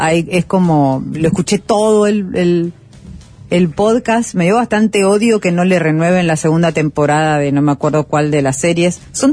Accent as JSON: {"language": "Spanish", "country": "Argentina", "said": "como argentina"}